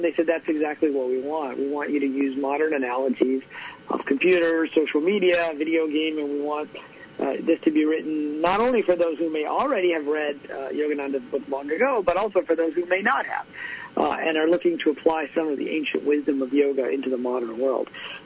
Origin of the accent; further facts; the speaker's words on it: Pakistan; born there; I have a Muslim name because I grew up in a Muslim family. I was born in Pakistan.